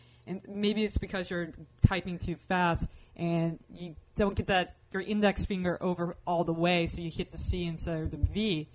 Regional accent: Waveland, Mississippi, United States; a scholarship fund that I've created for anyone who's a resident of my hometown, Waveland, Mississippi

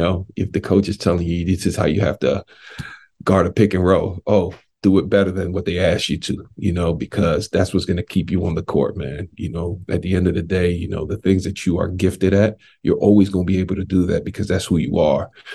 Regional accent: New York, United States; I'm a huge New York Knicks fan, born and raised in New York.

